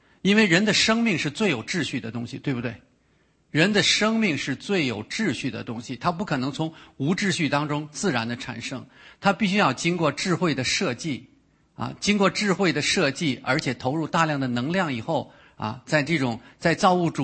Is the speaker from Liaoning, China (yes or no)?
no; Beijing, China; 啊，我是北京人，在北京的时候